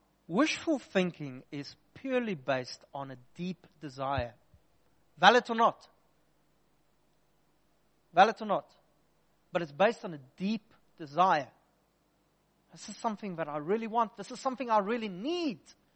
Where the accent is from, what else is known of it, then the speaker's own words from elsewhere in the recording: Upington, Northern Cape, South Africa; That's why I'm walking around with a squint all day long anyway, because I'm from Upington.